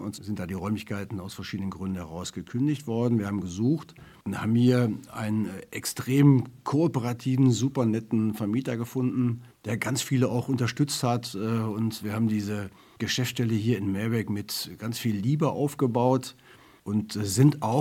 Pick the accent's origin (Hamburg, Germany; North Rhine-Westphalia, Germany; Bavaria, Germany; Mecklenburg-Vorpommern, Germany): North Rhine-Westphalia, Germany; Duisburg; Ich bin ja in Duisburg-Rheinhausen aufgewachsen